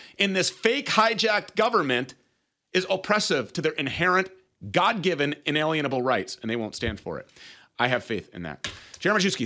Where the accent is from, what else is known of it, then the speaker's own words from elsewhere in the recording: Minnesota, United States; They're right here in my home state of Minnesota.